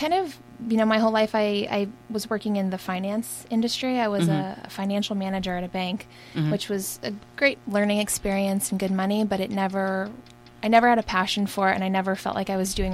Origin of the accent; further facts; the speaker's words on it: East Coast, United States; moved away as an adult; We came from the East Coast and did the ride. And about halfway through the ride, I was like, this is the best thing I've ever done in my entire life. Mm-hmm. And I signed up for the following year. When I got back home to the East Coast, I quit my job and I moved out here.